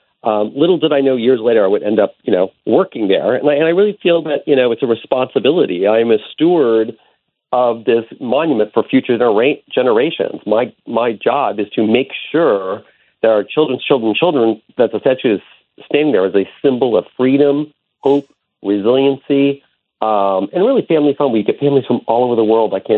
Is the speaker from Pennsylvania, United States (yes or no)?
no; Eau Claire, Wisconsin, United States; And I grew up in Eau Claire, Wisconsin. And when I was in eighth grade, I came to New York with my father.